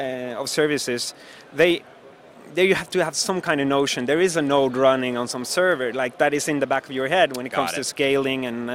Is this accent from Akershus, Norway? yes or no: no; Oslo, Norway; English is a second language; I live here in Oslo. I'm from Norway.